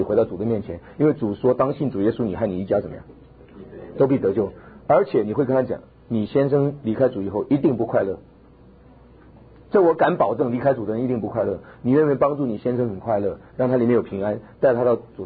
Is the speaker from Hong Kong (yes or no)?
no; Taiwan; 如果说今天你看我从台湾来